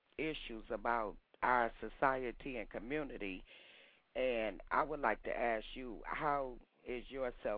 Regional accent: Detroit, Michigan, United States; I'm from Detroit.

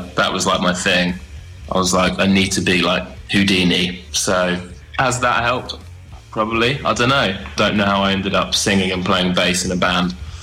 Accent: Worthing, South East England, United Kingdom; now in Brighton, United Kingdom; I live in Brighton, but then when we do some interview in the middle of nowhere in America and we say we're from Brighton, not Worthing

